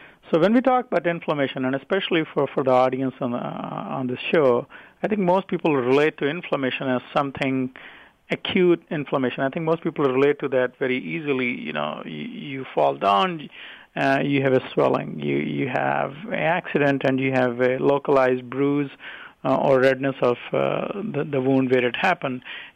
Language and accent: English; India; I'm originally from India.